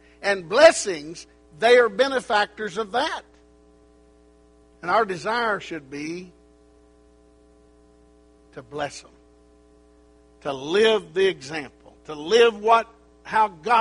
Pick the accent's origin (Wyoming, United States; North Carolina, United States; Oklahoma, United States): Oklahoma, United States; Wilburton; My family, you know, I grew up in Wilburton, Oklahoma. My grandparents on both sides lived there.